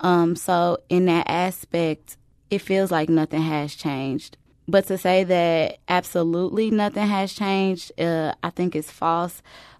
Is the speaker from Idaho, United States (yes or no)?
no; Jennings, Missouri, United States; I grew up in Jennings, which is next door to Ferguson.